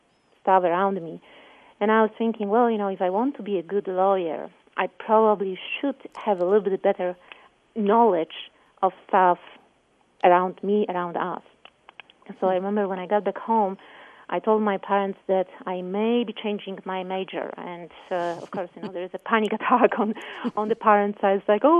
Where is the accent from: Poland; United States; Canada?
Poland; English is a second language; Well, I was born and raised in Poland, so I apologize for the accent if you hear any.